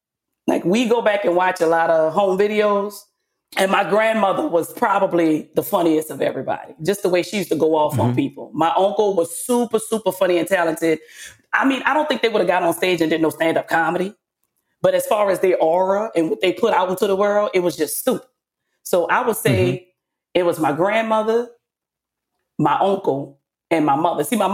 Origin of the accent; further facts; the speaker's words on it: New Orleans, Louisiana, United States; New Orleans, Louisiana. Big up, Sherman, down south. Southernality out here.